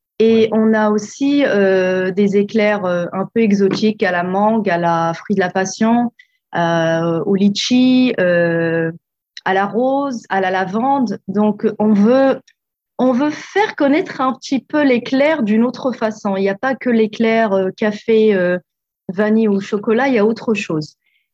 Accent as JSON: {"language": "French", "town": "Agadir", "region": "Souss-Massa", "country": "Morocco", "tie": "born or raised there", "lives_now": "Perth, Australia", "said": "quand on venait d'arriver à Perth, ça nous a rappelé un petit peu Agadir, notre ville natale, oui."}